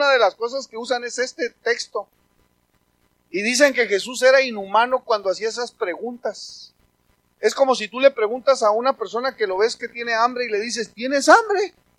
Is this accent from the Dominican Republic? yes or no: no; Mexico; porque los judíos igual eran batallosos como los mexicanos, somos batallosos.